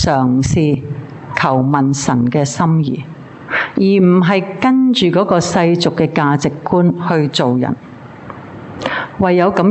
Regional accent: Hong Kong; 我们香港人经常都要快

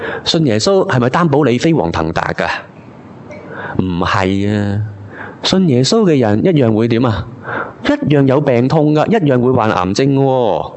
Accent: Hong Kong; 尤其是对于我哋香港人嚟讲，我哋好现实嘅，

